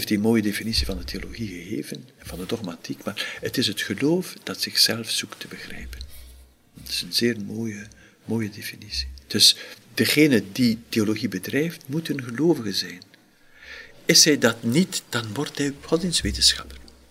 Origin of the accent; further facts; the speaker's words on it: Ghent, Flanders, Belgium; moved away as an adult; Ja, ik kom uit Gent, ik kende in Brussel niets. Ja, toch een groot stad, hè.